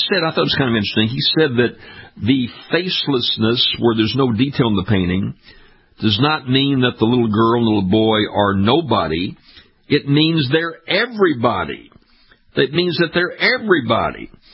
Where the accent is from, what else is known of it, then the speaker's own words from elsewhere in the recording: Louisiana, United States; share those concerns and that controversy that's going on down here in my home state of Louisiana.